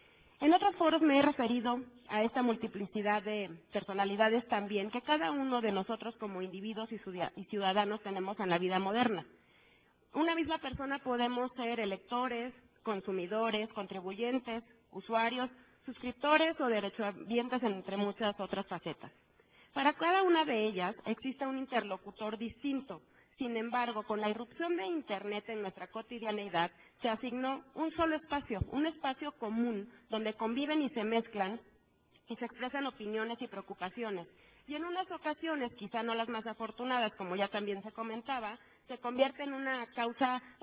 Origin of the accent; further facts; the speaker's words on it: Mexico; porque al fin y al cabo soy una mexicana y una ciudadana votante